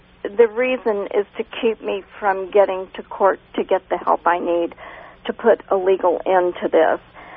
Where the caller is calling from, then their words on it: Fresno, California, United States; I'm calling from Fresno.